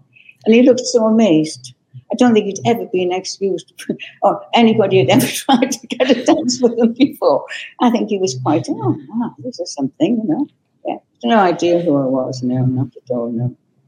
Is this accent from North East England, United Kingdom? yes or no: yes; Morpeth, North East England, United Kingdom; born there; I was born in Morpeth. I don't know if you know Morpeth. It used to be the capital of Northumberland at one time, but it isn't now.